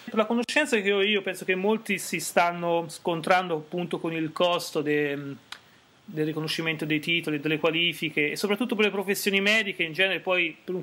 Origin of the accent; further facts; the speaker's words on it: Tuscany, Italy; now in Australia; sono toscano anch'io, sono di un piccolo paese fra Pisa e Lucca, abbastanza isolato. E niente, no, io sono in Australia da oramai quasi 5 anni.